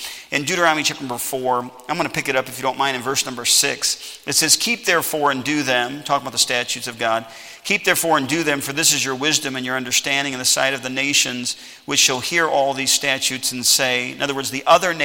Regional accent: United States; And listen, I'm glad I'm an American this morning.

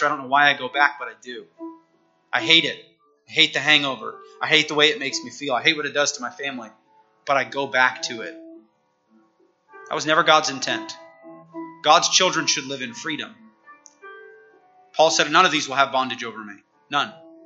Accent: Napa, California, United States; You know, I grew up in Napa. That is the wine capital of the world.

